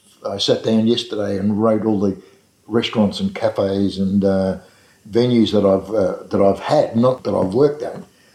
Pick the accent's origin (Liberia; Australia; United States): Australia; Carlton, Victoria; When we grew up, when I was a little kid growing up in Carlton, at the back of us, in the back lane there